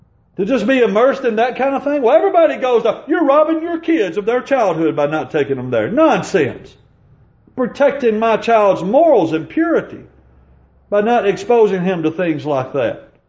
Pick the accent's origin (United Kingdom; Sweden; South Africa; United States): United States; Savannah, Georgia; The others are some people I grew up with back in Savannah.